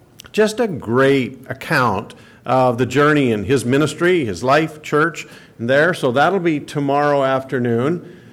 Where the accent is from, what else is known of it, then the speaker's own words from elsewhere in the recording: Alberta, Canada; I'm from Alberta